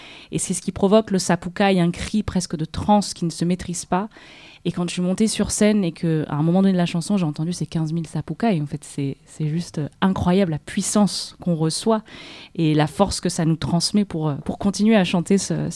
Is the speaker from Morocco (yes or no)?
no; France; ce qui était assez dingue pour moi en tant que Française